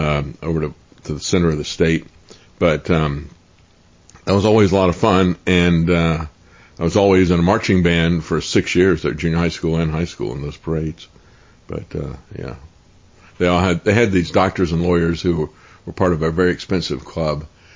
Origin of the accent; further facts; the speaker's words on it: Tampa, Florida, United States; I grew up in Tampa